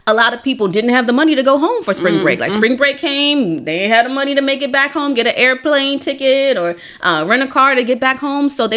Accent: Washington, District of Columbia, United States; For me, I grew up in Chocolate City. I grew up in D.C. I had all Black teachers.

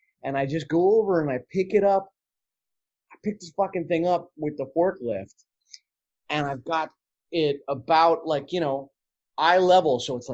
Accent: Princeton, New Jersey, United States; I grew up in Princeton, New Jersey. So like, if you were into thermonuclear dynamics, like, it was happening. But, you know, if you were a teenage kid, it was super fucking boring.

